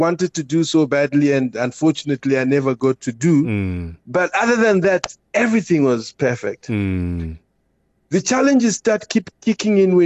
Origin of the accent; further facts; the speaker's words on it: Malawi; also born or lived in Zimbabwe; I grew up partially in Malawi